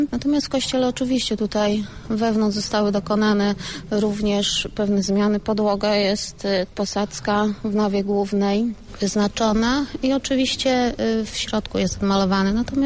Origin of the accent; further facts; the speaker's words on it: Łańcut, Subcarpathian Voivodeship, Poland; Jesteśmy z Łańcuta, przyjechaliśmy tutaj, przynajmniej ja, z zespołu szkół numer 2 w Łańcucie, z liceum wojskowego.